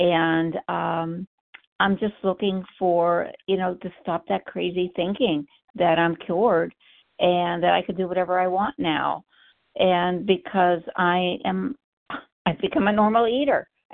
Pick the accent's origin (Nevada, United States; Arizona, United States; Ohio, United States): Ohio, United States; I'm from Ohio.